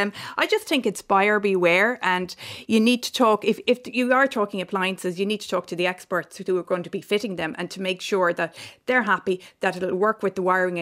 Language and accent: English; Leinster, Ireland; I'm from South Kilkenny